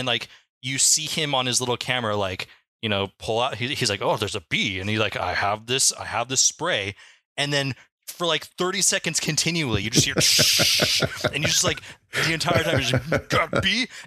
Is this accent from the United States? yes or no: yes; Anaheim, California, United States; I grew up in Southern California. I actually grew up in Anaheim, but I was born before the Anaheim Ducks were a franchise.